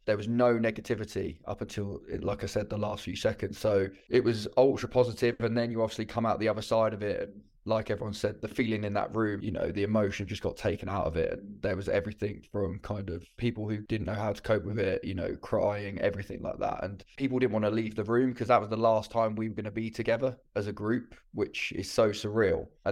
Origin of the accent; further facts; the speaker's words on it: Birmingham, West Midlands, United Kingdom; I'm from Birmingham and, I see Tiger shirts walking around here.